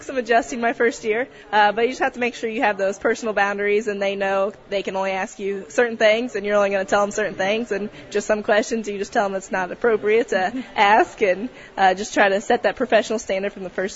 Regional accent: Jerseyville, Illinois, United States; So I grew up in the Jerseyville area. I actually went to Southwestern High School.

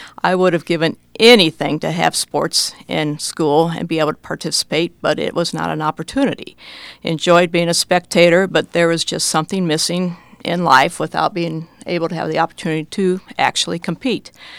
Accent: Raymond, United States; I grew up in Raymond, went to school at Raymond, and as Fran and Carol related to, we had nothing. We did not even have GAA in Raymond.

